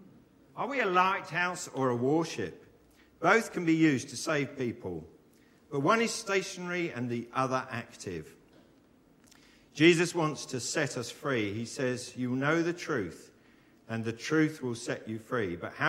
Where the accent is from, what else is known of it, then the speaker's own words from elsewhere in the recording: East of England, United Kingdom; now in Eastleigh, United Kingdom; We came from Essex, Joanne and myself